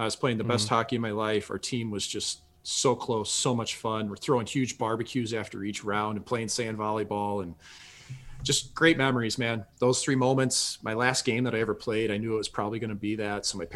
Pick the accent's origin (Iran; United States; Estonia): United States; St. Louis, Missouri; Like I was from St. Louis. Nobody from our city had ever played in the NHL when I was a kid, you know, and now we've had more than two dozen St. Louis kids that have played at this point.